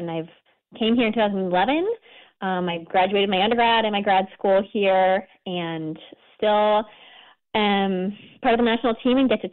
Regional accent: Washington, United States; I grew up in Eastern Washington State near Spokane

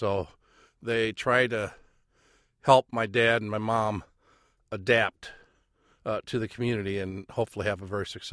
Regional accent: Champaign, Illinois, United States; first language Chinese; Well, at a very, very young age, I did not speak English until I went to kindergarten. So all I was aware of was Chinese culture. We operated the Chinese hand laundry, and it was just quite busy

